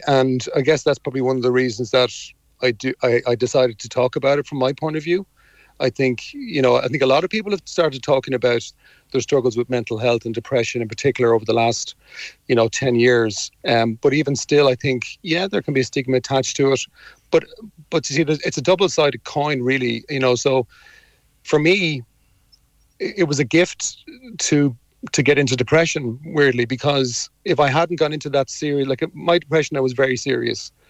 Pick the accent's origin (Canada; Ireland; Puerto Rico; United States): Ireland; as an Irish person, you know, you can kind of sometimes listen to this stuff about the mind.